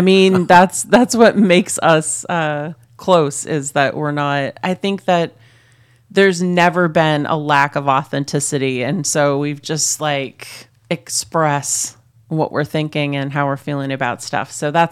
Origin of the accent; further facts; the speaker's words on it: Minnesota, United States; Oh my God, I'm from Minnesota.